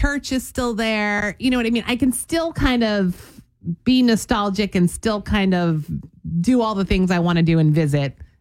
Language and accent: English; Cranbury, New Jersey, United States; Shout out to Cranberry, New Jersey, where I grew up.